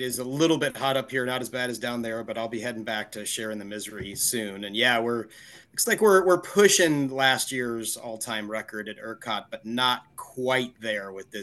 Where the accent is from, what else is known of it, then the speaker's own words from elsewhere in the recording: St. Louis, Missouri, United States; So yeah, St. Louis is my hometown and big Cardinals fan and all that good stuff.